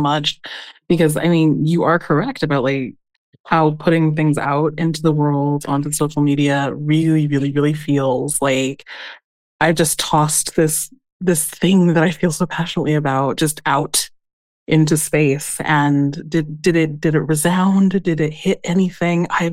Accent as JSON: {"language": "English", "town": "Colorado Springs", "region": "Colorado", "country": "United States", "tie": "born or raised there", "also_born_or_lived": "France", "lives_now": "Germany", "said": "I'm Black and Chamorro, so my mother comes from the island of Guam. Yeah, I grew up in the United States, raised in Colorado Springs, Colorado. I live in Europe"}